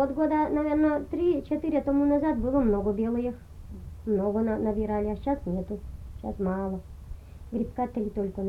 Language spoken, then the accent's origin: Russian; Yaroslavl Oblast, Russia; я вот уроженка-то из этой, из-за Углича. Угу. Егорьевского сельсовета.